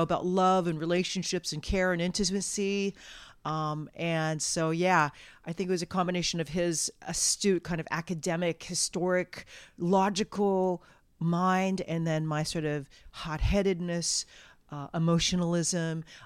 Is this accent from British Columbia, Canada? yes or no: yes; Lynn Valley, British Columbia, Canada; I was raised in Lynn Valley and I'm like first gen Chinese Canadian.